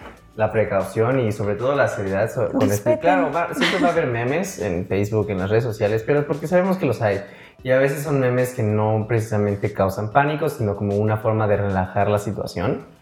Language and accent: Spanish; Mexico; es muy gracioso como los mexicanos podemos sacar lo cómico a cualquier situación.